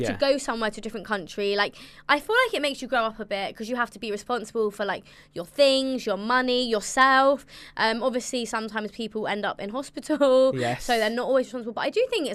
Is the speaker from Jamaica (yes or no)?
no; India; Yeah, I think especially as an Indian woman, it's not really that common to go solo traveling.